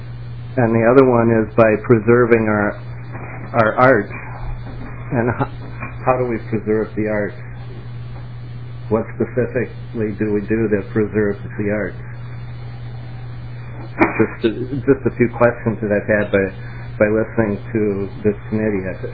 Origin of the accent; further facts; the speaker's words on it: Plymouth, United States; I'm from Plymouth.